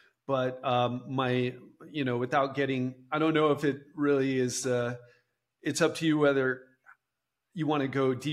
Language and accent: English; Miami, Florida, United States; Redlands is south of Miami. So I grew up in Miami.